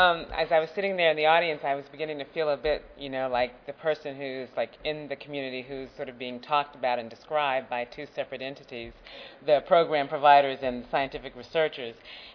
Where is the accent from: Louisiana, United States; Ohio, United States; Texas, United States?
Texas, United States; I'm also a Texan, so there's a sense of community about when you're a Texan